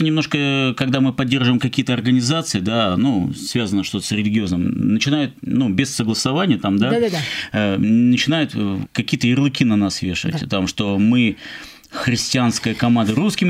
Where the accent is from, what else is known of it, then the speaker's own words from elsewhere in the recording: Moscow, Russia; Я родился, учился, занимался спортом в Москве, вот, на Кузнецком мосту. Угу. Это Варсановский переулок.